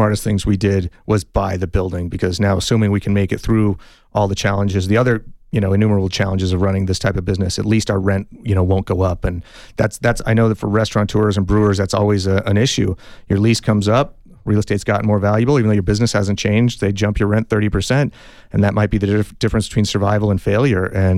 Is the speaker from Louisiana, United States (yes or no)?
no; Tucson, Arizona, United States; And I thought Tucson, my hometown, would just be a great spot for it